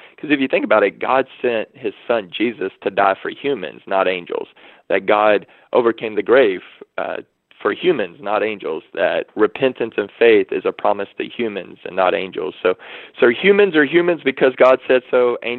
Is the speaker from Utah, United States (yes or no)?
no; Waco, Texas, United States; You know, I grew up in Waco, Texas.